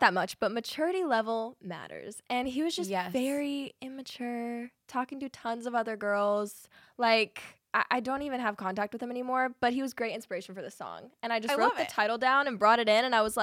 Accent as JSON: {"language": "English", "region": "North Carolina", "country": "United States", "tie": "born or raised there", "lives_now": "Nashville, United States", "said": "So I actually grew up in North Carolina."}